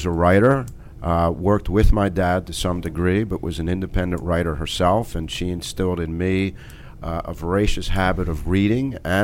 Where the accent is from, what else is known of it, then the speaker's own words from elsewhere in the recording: Pennsylvania, United States; I'm from Delaware County.